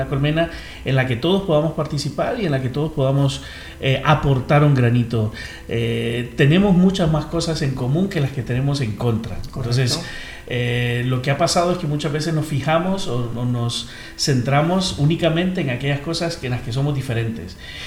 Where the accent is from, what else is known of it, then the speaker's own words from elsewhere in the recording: Honduras; Nosotros como hondureños ya colaboramos enviando dinero y remesas.